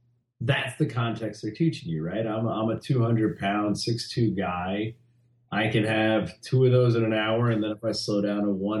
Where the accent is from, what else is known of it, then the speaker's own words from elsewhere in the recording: New Jersey, United States; because growing up in New Jersey drinking like that, I knew, you know, I can drink 4.2 beer all day and live without an issue.